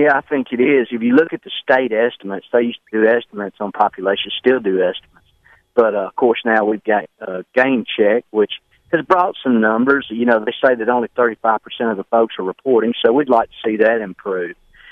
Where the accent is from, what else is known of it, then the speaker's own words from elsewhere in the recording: Alabama, United States; here in Alabama, or at least where I'm from Alabama, live in Macon County, Alabama.